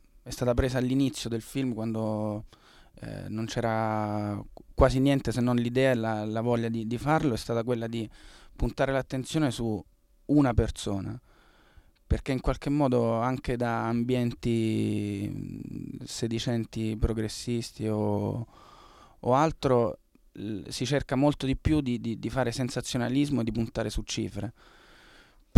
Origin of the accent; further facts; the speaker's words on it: Apulia, Italy; essendo io salentino ed Ervis albanese